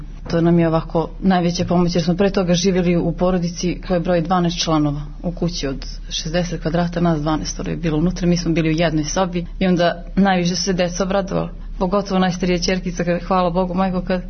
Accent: Mitrovica, Mitrovica District, Kosovo; born there; now in Zvečan, Kosovo; Već 13 godina živim u Zvečanu, pa ja mislim da je, iako sam rođena u Mitrovici

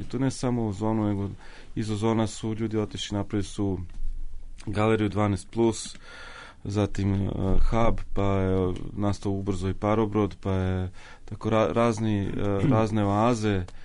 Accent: Zrenjanin, Vojvodina, Serbia; Ja sam odrastao u Zrenjaninu

